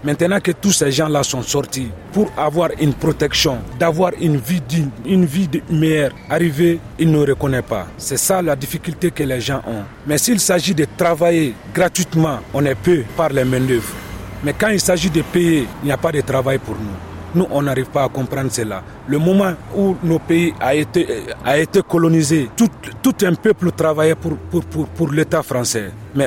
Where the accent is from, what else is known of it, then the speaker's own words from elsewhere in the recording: Mali; now in France; Je viens du Mali … Je suis en France, ça fait 3 ans maintenant.